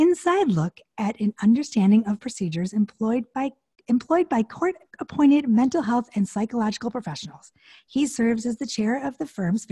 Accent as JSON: {"language": "English", "town": "Detroit", "region": "Michigan", "country": "United States", "said": "a lot of my friends that I'm from Detroit"}